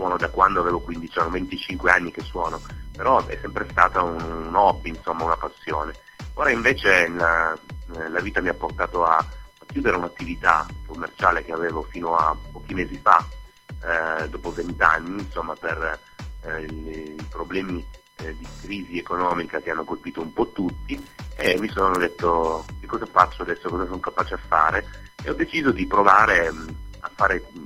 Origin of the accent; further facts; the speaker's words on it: Turin, Piedmont, Italy; born there; vivo a Torino, anche se sono originario dell'Abruzzo, della provincia di Pescara, ci tengo a dirlo, insomma, sono nato qua, ma i miei genitori sono di lì